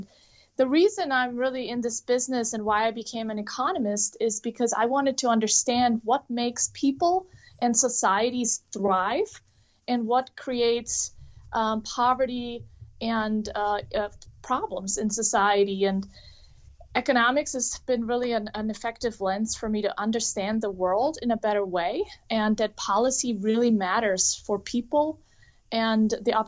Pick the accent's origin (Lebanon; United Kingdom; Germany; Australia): Germany; now in United States; I'm an immigrant from Germany, and I just became a U.S. citizen last August.